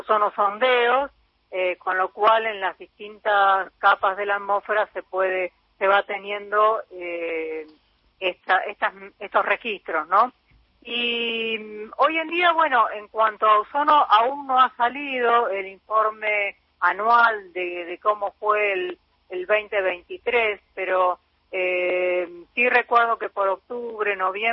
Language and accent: Spanish; 25 de Mayo, Buenos Aires Province, Argentina; now in Tandil, Argentina; Yo soy de la ciudad de 25 de Mayo, ahí en el, casi en el centro de la provincia de Buenos Aires, pero hace mucho tiempo que vivo en Tandil.